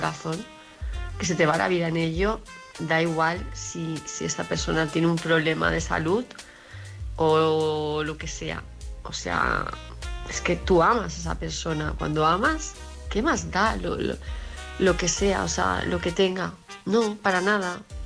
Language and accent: Spanish; Palma, Balearic Islands, Spain; de Palma de Mallorca.